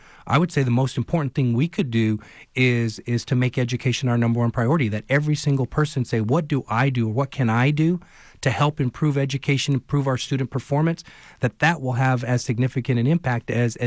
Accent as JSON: {"language": "English", "town": "Miami", "region": "Arizona", "country": "United States", "tie": "born or raised there", "said": "I'm born and raised in Miami, Arizona, so I'm a rural Arizona kid."}